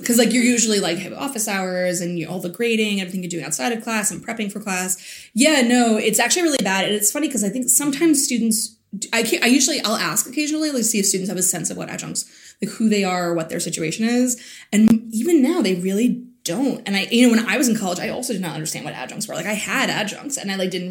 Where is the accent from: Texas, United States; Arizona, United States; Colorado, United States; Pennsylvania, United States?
Pennsylvania, United States; Allentown; I had never had, but I grew up in Allentown, so not too far away.